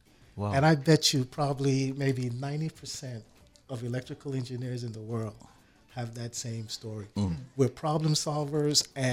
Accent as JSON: {"language": "English", "town": "Queens", "region": "New York", "country": "United States", "tie": "born or raised there", "said": "Growing up in Queens, New York was very interesting, and looking back was typical for an eight-year-old on the way up, growing up in that community."}